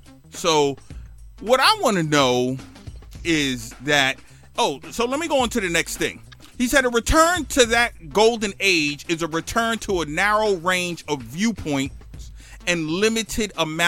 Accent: the South, United States; born there; As a Southerner born at the tail end of 1989, old school hip hop never meant all that much to me.

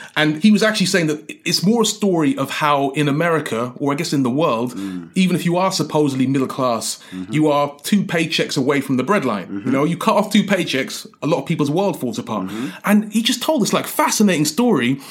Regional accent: London, United Kingdom; once they realised I was from London, they kept on knocking on my door.

